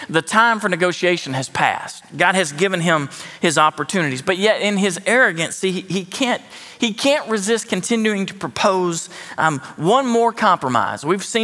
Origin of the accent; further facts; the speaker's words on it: the South, United States; I mean, I know we grew up in the South. Y'all follow me, don't you?